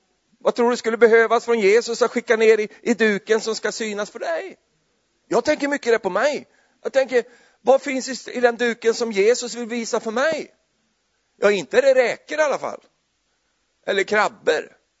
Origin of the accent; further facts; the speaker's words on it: Finnerödja, Örebro County, Sweden; Finnerödja heter platsen. Där jag växte upp. Finnerödja.